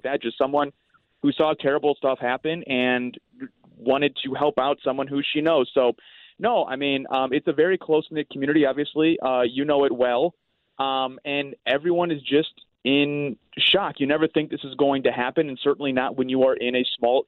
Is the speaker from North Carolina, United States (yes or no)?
no; St. Louis, Missouri, United States; And hey, I'm from St. Louis originally, so very familiar with the area down there as well.